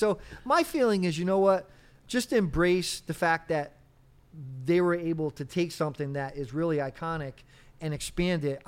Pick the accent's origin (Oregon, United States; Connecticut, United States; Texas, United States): Connecticut, United States; West Haven; So I grew up in West Haven. I moved to Fairfield for 1 year and then I got married, moved to Milford.